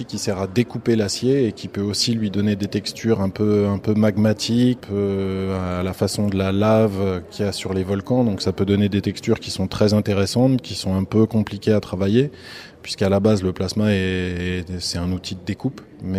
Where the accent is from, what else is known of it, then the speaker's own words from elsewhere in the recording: Hauts-de-France, France; moi je viens de Ensovillé à côté de Beauvais. Dans l'Oise.